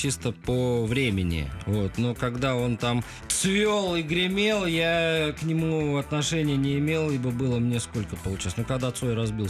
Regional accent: Saint Petersburg, Russia; born there; Родился, да, в Ленинграде, в Питере.

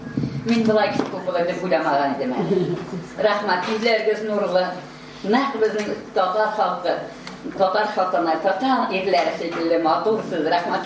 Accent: Menzelinsk, Tatarstan, Russia; үземнең туган ягым Минзәлә

